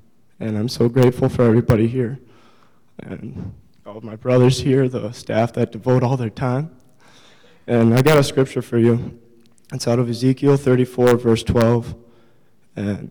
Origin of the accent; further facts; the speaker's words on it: South Dakota, United States; I'm 20 years old. I'm from South Dakota. I've kind of lived everywhere around here.